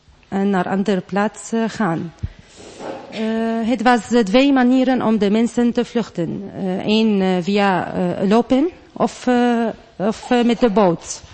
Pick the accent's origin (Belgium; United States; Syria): Syria; Dutch is a second language; now in Netherlands; Ik kom uit Syrië. Ik ben een van de duizenden vluchtelingen dat zijn vluchten uit Syrië.